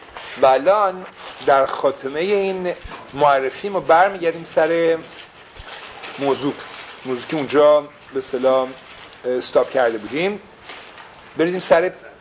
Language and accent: Persian; Iran; now in United States; ما ایرانی ها که از ایران اومدیم